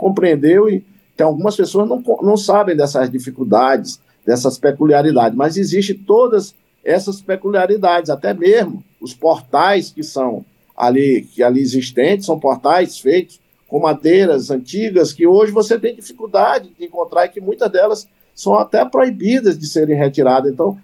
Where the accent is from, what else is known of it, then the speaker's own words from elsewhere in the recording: São Luís, Maranhão, Brazil; born there; Quando eu nasci em São Luís, nós tínhamos chuvas regulares